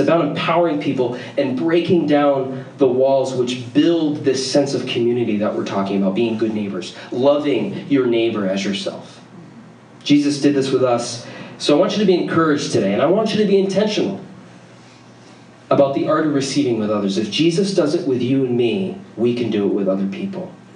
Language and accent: English; New England, United States; I grew up in New England and like, I didn't even know what it was, you know, until I bought one.